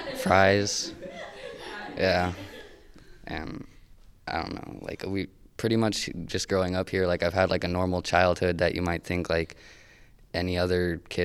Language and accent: English; United States; normal to us, I guess, here in America, because I'm American.